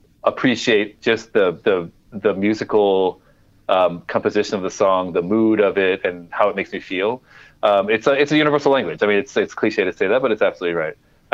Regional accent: Midwest, United States; When I was growing up in the Midwest, I think, there's a lot of conflict between trying to reconcile my home identity with my Koreanness

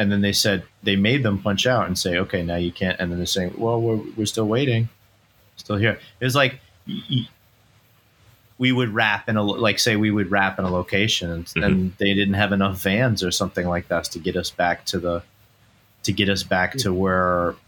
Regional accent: Scotland, United Kingdom; because we're from Scotland.

